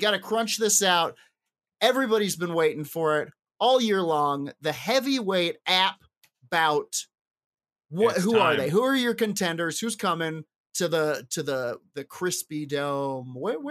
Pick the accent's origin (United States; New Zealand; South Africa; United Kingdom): United Kingdom; I'm very British